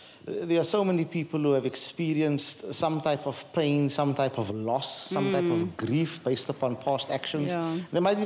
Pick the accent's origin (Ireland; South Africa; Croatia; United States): South Africa; Athlone, Western Cape; I grew up in Athlone as well, just down the road from where this church is and we're filming today.